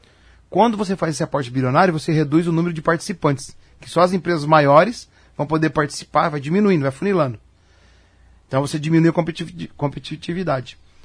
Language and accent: Portuguese; Paraná, Brazil; now in Apucarana, Brazil; Nós somos caipira. Eu sou caipira de Orizona, aqui do ladinho. Sou caipira aqui da UEM de Maringá e hoje sou caipira de Apucarana.